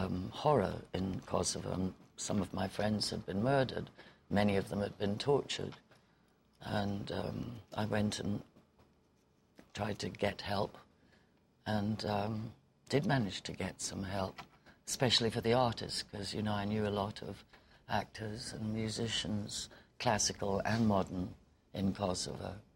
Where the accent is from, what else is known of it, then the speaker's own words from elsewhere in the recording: United Kingdom; But what's alarming to me as a British citizen, and I know for sure to many American citizens